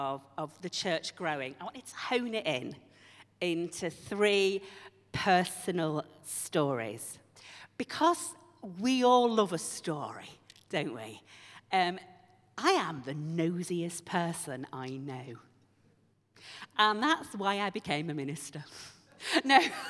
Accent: Yorkshire and the Humber, United Kingdom; because I'm from Yorkshire, I won't buy it.

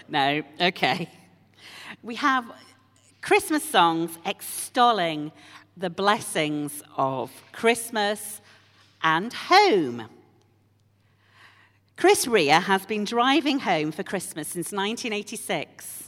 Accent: Yorkshire and the Humber, United Kingdom; I am from Yorkshire. The War of the Roses is still happening in my head.

